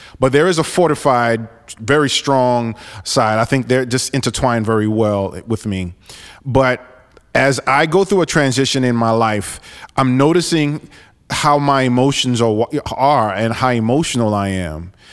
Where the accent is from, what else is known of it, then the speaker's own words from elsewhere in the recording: New York, United States; But I think to my core, I'm a New Yorker. I'm a Haitian American. I'm a Haitian Dominican American.